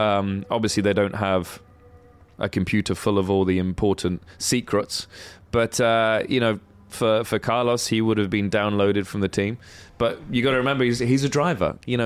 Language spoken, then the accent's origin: English; United Kingdom; being British